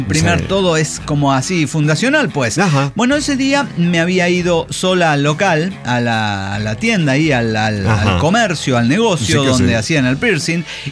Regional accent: Buenos Aires, Argentina; sigo siendo demasiado lady y igual de trastornada desde Buenos Aires, Argentina, mismo

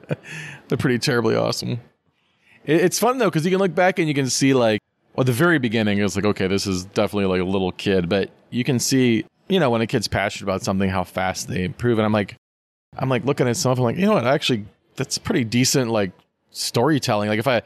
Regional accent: Dayton, Ohio, United States; Like, no, I grew up in I was born in Dayton, Ohio.

